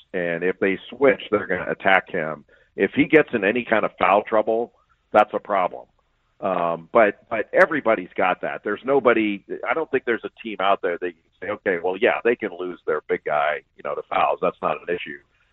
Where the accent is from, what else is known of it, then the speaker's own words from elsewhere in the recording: West Coast, United States; Like, I see all the teams play, and I'm from the West Coast.